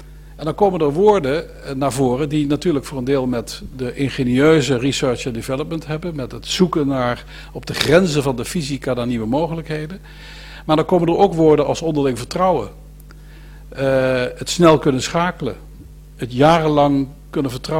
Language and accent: Dutch; Veghel, North Brabant, Netherlands; born there; Want ik kom zelf geboortig uit Veghel, dat is ook zo'n gemeente als Veldhoven, waar meer banen zijn dan inwoners.